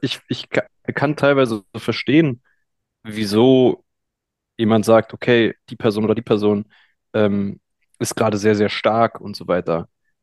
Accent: Berlin, Germany; als ich in meiner Kindheit in Berlin-Lichtenberg erlebt habe

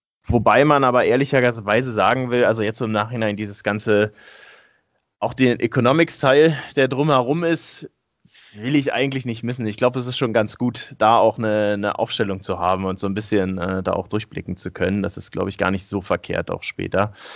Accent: Berlin, Germany; also born or lived in Munich; wenigen letzten, die hier noch in Berlin sind. Zwischendurch auch mal ein paar Jahre in München gewesen. Aber ich habe auch an der TU Berlin studiert, bin hier geblieben.

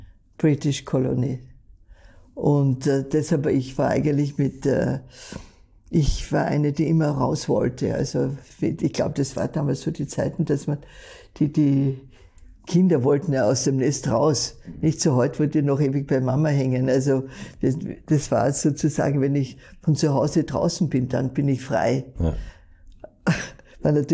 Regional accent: Vöcklabruck, Upper Austria, Austria; Ich bin in Vöcklabruck geboren und aufgewachsen zum Teil.

